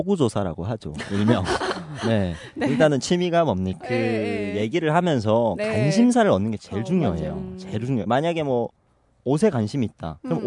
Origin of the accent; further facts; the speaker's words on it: Chongjin, North Hamgyong, North Korea; 근데 왜 네. 청진입니다. 이게 안 나올까요?